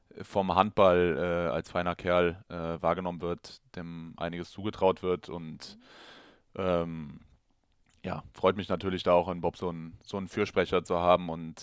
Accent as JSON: {"language": "German", "region": "North Rhine-Westphalia", "country": "Germany", "tie": "born or raised there", "said": "hier bin ich ja in der Nähe von Köln aufgewachsen."}